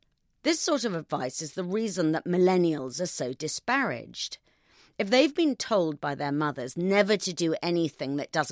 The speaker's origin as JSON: {"language": "English", "country": "United Kingdom", "said": "So far, our disagreement may be merely that Ms. Arens is American and I'm British"}